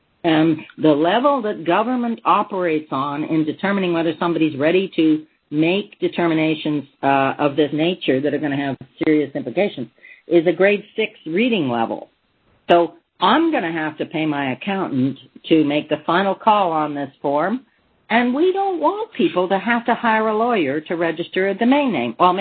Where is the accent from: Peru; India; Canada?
Canada; I'm speaking as a Canadian here